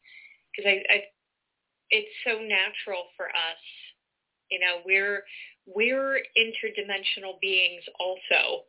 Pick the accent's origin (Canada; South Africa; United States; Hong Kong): Canada; as a Canadian